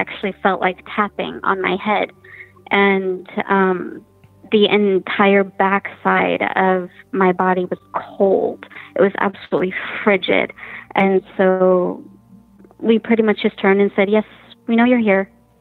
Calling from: Mission Viejo, California, United States; I'm calling from Mission Viejo, California.

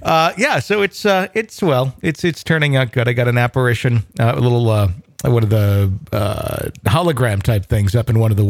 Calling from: Ann Arbor, Michigan, United States; also born or lived in Philippines; from Ann Arbor, Michigan. I have a couple of paranormal experiences that I'd like to share. I was born in the Philippines with my parents who were still serving in the USAF.

